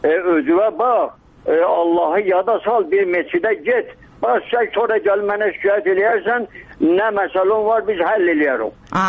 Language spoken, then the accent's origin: Azerbaijani; Ismayilli District, Azerbaijan; Biz bu rayonda yaşayırıq. Orada böyümüşük. Hamını tanıyırıq.